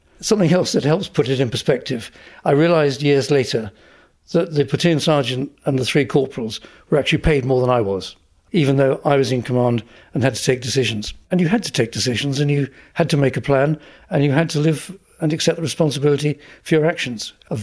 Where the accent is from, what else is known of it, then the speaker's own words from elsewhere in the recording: East of England, United Kingdom; I mean, I grew up in Essex.